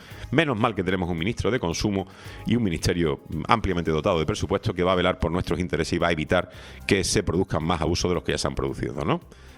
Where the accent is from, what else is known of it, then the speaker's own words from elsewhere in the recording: Spain; Eso que ya somos los españoles de a pie, que somos virólogos profesionales